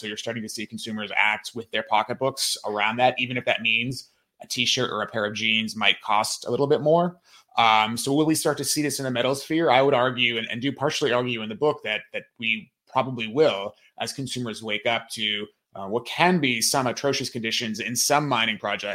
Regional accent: United States; Well, I will say, as an American, I hate to prognosticate this election, right?

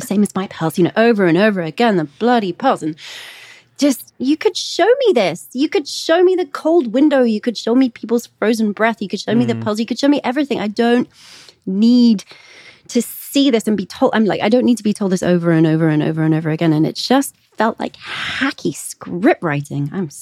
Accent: England, United Kingdom; I grew up in England, and in the 90s, there were a lot of people doing impressions

